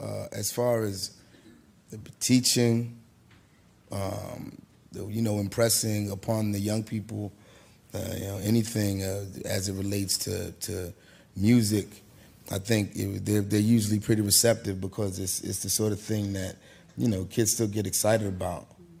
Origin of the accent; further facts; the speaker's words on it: Philadelphia, Pennsylvania, United States; even though I come from Philly, I don't live in Philadelphia right now. I'm still super connected. I feel like, you know, once a Philadelphian, almost always a Philadelphian.